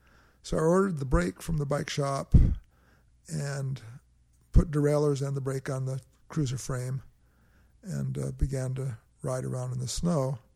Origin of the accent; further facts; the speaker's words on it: Pacific Grove, California, United States; I was raised in the California, Monterey Peninsula, Pacific Grove, California. Moderate weather.